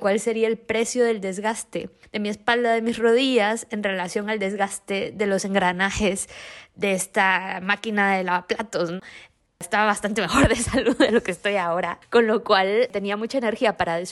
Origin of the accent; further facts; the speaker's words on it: Guatemala; now in Spain; Y cuando estaba ya en España, yo soy de Guatemala, y me mudé a España en 2010.